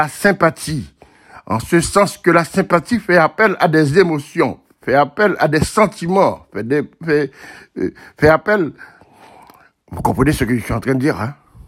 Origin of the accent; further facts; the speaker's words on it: Haiti; parce que nous sommes des Haïtiens et nous sommes partout dans le monde